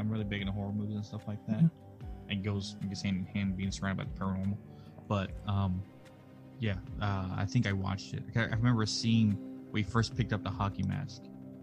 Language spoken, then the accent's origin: English; Texas, United States; now in North Carolina, United States; I'm originally from Texas, like I've said, but I live in North Carolina now